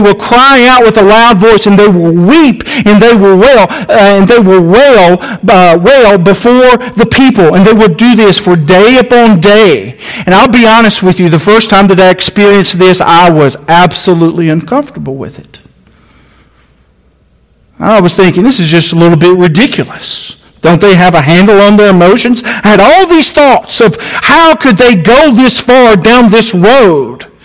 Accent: Alabama, United States; I'm from Alabama.

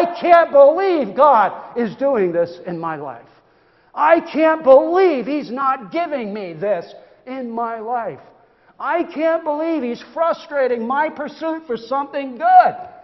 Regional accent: California, United States; Growing up in Southern California, I heard it often because we'd go to the beach.

